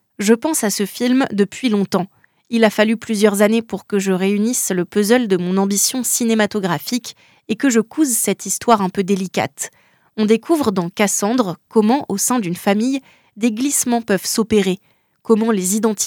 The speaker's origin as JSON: {"language": "French", "town": "Le Lion-d'Angers", "region": "Pays de la Loire", "country": "France", "tie": "born or raised there", "said": "Oui, j'ai grandi au Lion d'Angers et je suis évidemment attachée à mes racines comme à nulle autre région."}